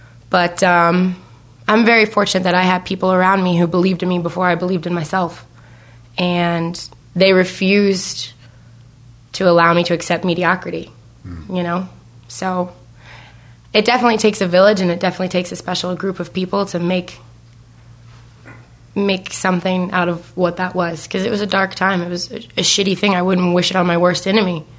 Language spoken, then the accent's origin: English; Ohio, United States; It was in Indiana. I grew up in Ohio.